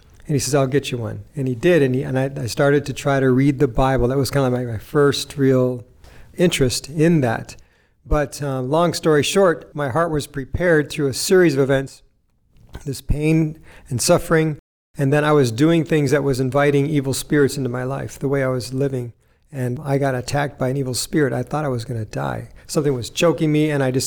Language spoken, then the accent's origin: English; New York, United States; And I grew up here up in the Western New York, upstate New York.